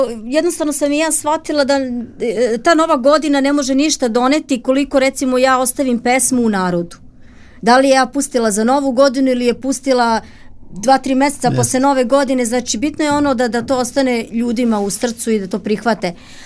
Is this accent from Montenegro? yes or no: no; Vranje, Pčinja District, Serbia; ja sam inače rodom Vranjanka, u Vranju.